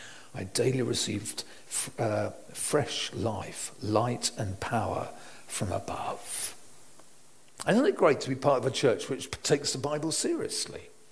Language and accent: English; London, United Kingdom; I came from Rochester Diocese, because we came from southeast London